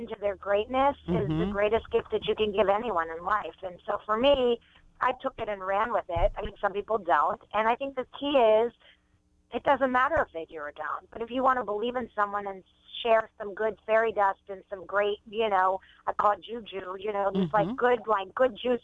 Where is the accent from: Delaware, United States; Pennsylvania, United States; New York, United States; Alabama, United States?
Pennsylvania, United States; Pittsburgh; I'm from Pittsburgh originally. My dad drives a cab.